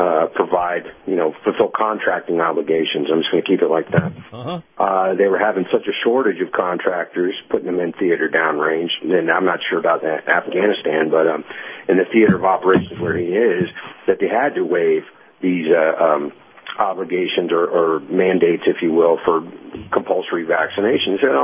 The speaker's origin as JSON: {"language": "English", "country": "United States", "said": "Personally, as an American, I am completely livid at this"}